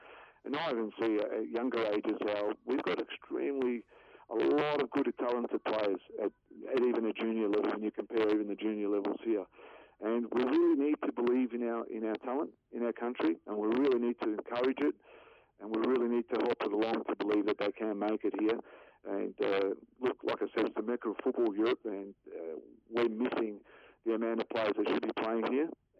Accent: Australia; Because it's such a hard place to break through as an Aussie.

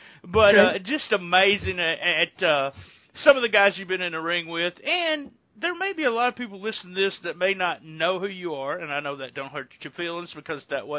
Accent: Missouri, United States; Yeah, I'll be 51 years old. I grew up on Memphis Wrestling. I grew up in a little town in Missouri where that was, you know, what we did every Saturday.

